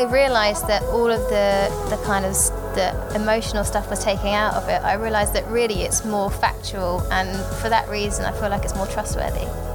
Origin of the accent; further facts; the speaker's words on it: South England, United Kingdom; moved away as an adult; now in Australia; so I'm from England on the south coast, and I've been in Australia since April this year.